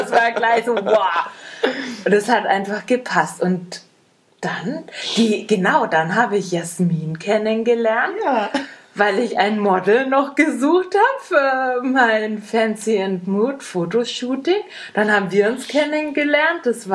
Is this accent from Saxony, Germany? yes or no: no; Nuremberg, Bavaria, Germany; Weil wir sind alle aus dem Großraum Nürnberg.